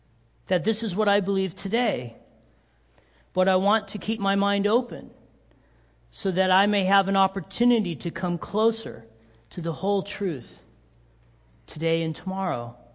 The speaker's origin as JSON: {"language": "English", "town": "Big Bear", "region": "California", "country": "United States", "lives_now": "Big Bear, United States", "said": "Because I'm a hick from Big Bear."}